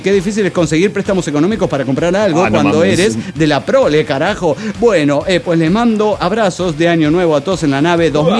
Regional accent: Hermosillo, Sonora, Mexico; de Hermosillo, Sonora, México.

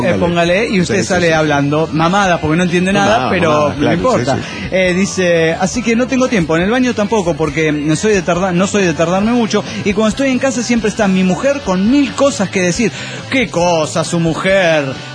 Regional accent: Puebla, Mexico; de Puebla, México.

